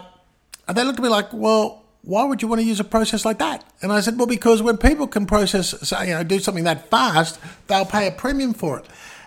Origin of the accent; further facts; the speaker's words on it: Australia; now in United States; because being Australian